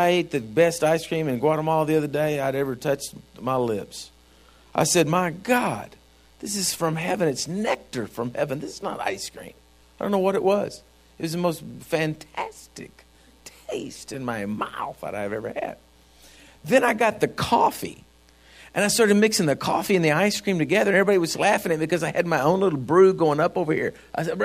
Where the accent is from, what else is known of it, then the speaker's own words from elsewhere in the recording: United States; because I'm an American.